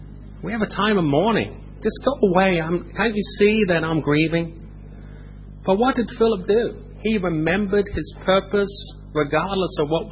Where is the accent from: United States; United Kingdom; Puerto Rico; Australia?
United Kingdom; Norwich, East of England; I grew up in Norwich. London is a very unfamiliar place to me.